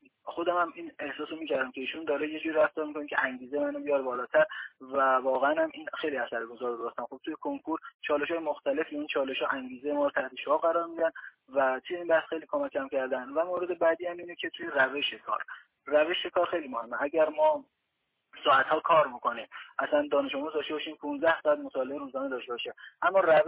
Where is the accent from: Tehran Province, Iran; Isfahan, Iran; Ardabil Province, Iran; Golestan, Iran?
Golestan, Iran; Gorgan; توی شهر خودمون که گرگانه ما یه مشاور داشتم